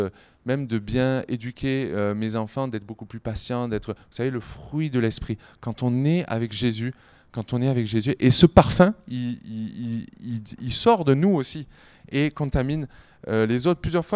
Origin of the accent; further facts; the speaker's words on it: France; en tant que Français ou en tant qu'Européen